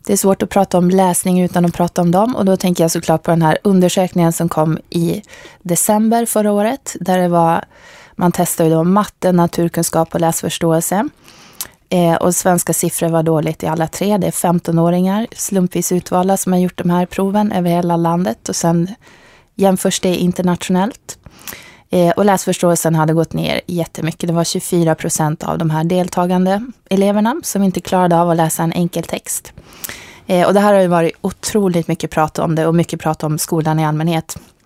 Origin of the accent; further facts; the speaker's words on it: Luleå, Norrbotten County, Sweden; Påpeka eftersom jag kommer ifrån Luleå.